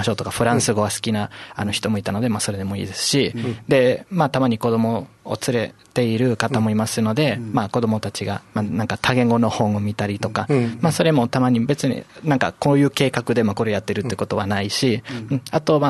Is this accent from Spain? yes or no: yes; Spain; born there; Japanese is a second language; 自分がスペインで生まれて、